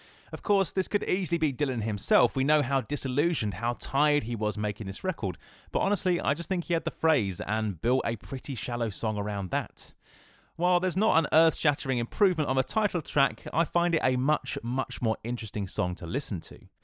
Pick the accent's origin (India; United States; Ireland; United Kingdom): United Kingdom; London; He's in my hometown of London and he's off to Hyde Park.